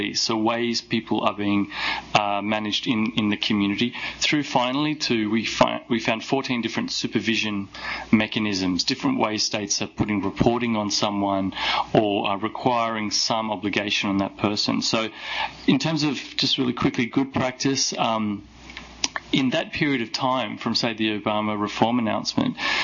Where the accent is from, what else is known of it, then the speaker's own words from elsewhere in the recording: Australia; I'm from Australia